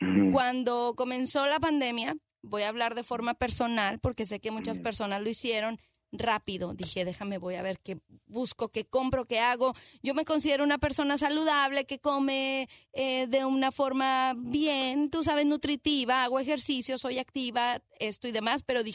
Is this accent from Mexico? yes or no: yes; Mexico; lo que no saben es que yo soy mexicana y he comido pimiento y chile y demás desde que era bebé